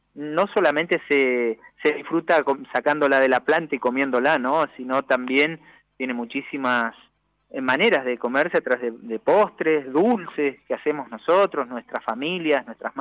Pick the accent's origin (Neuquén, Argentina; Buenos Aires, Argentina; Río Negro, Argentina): Río Negro, Argentina; Allen; nosotros como buenos argentinos siempre la pronunciamos Allen.